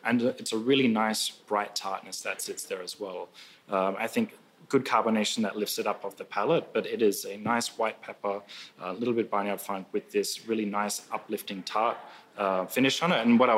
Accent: Australia; growing up in Oz, this has always been one of my favorite beers and breweries to have out there.

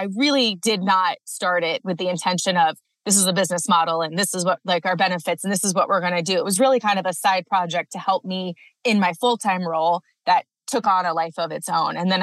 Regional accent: Cleveland, Ohio, United States; moved away as an adult; now in Colorado, United States; I grew up in Cleveland. So as a Midwesterner, I loved working in the garden and being outside and growing up on the lake.

